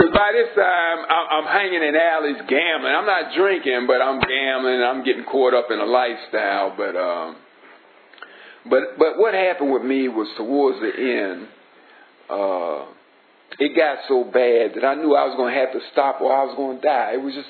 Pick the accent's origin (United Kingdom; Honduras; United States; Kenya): United States; Washington, District of Columbia; born there; Now I was born in Washington, D.C.